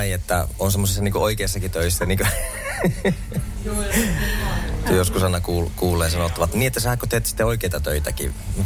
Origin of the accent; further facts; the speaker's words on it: Simo, Lapland, Finland; niin siinä tulee semmoinen kyltti, että Simo, ja sitten kun lähdetään Ranualle päin, niin 10 kilsaa. Mun kotipaikka on siellä.